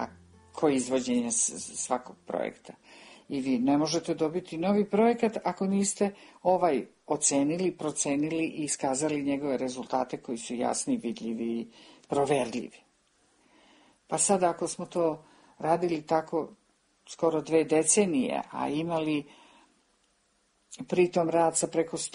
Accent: Belgrade, Serbia; moved away as an adult; pitanje zašto govorim ekavicom. I kad sam objasnila da sam rođena u Beogradu, da sam živela tamo 44 godine

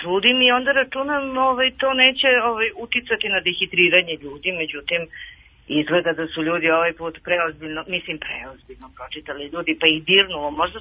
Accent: Badnjevac, Šumadija, Serbia; moje detinjstvo se odvijalo u Badnjevcu, a sad kako je stigla korona i moja sadašnja odvija u Badnjevcu, jer smo se mi sklonili s prve linije fronta i lepo otišli u Badnjevac i sad živimo tamo

